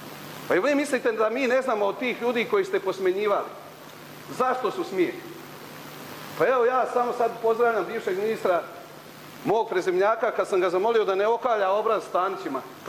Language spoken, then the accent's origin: Bosnian; Prnjavor, Republika Srpska, Bosnia & Herzegovina; Ja dolazim iz Prnjavora, opšte je poznato.